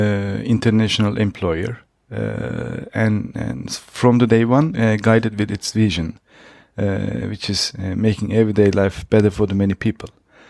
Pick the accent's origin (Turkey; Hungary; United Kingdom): Turkey; English is a second language; It is easier. I'm from Turkey. I was born and raised in Turkey and started my career in retail also in Turkey.